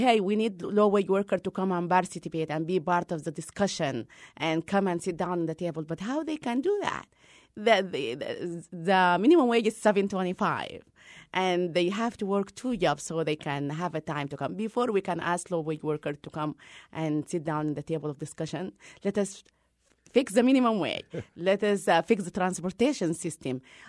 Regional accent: Sudan; English is a second language; moved away as an adult; also born or lived in Virginia; now in Iowa City, United States; I came from Sudan 20 years ago. I lived in Virginia before I moved to Iowa, where I started my family.

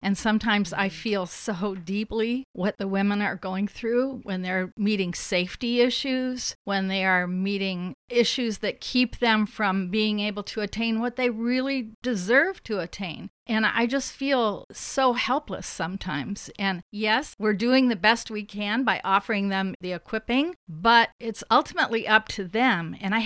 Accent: Japan; since I grew up in Japan, I'm actually basing it on Japanese words and concepts that I was exposed to as a child

